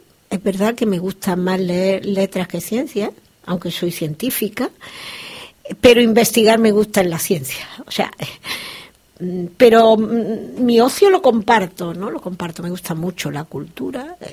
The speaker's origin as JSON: {"language": "Spanish", "town": "Granada", "region": "Andalusia", "country": "Spain", "said": "yo soy granadina"}